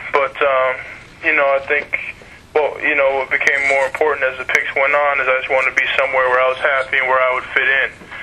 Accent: Minnesota, United States; Well, I grew up in Minnesota. You know, we had Jesse the Body.

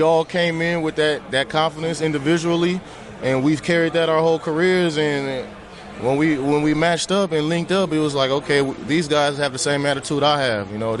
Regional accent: West Coast, United States; I'm from the West Coast. I'm closer to home with a great organization.

